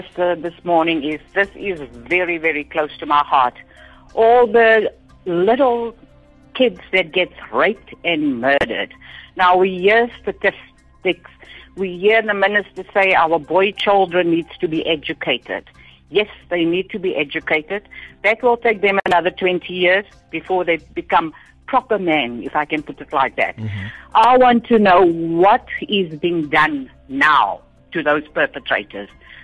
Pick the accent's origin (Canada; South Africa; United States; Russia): South Africa; you know, I'm proudly South African. I was born and bred here.